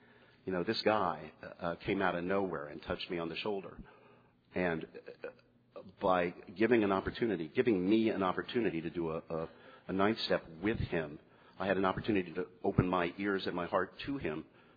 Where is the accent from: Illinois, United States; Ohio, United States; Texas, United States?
Texas, United States; San Antonio; And my hometown is San Antonio, Texas.